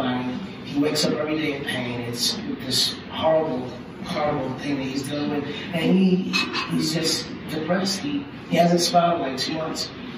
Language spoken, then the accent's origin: English; Detroit, Michigan, United States; I grew up in Detroit, which is the hood, but, you know, however, I was like the Richie Cunningham of the hood, you know.